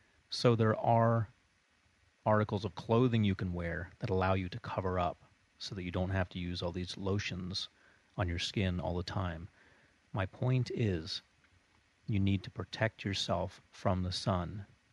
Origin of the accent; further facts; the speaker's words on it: Florida, United States; And I grew up in South Florida, and I enjoyed getting out there and lying in the sun, soaking it up.